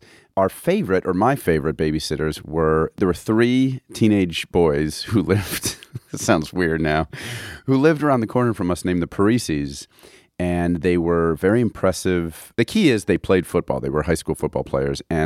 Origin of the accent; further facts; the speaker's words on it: Connecticut, United States; We had never heard that before because we grew up on the East Coast. We grew up in Connecticut.